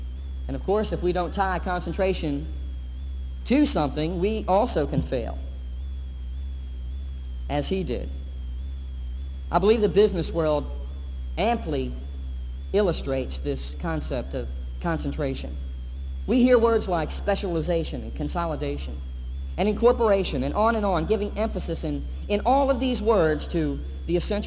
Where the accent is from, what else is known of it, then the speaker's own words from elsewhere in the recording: Pennsylvania, United States; Now, I come from Pennsylvania, and there's a lot of Pennsylvania Dutch people up there, which is part of my heritage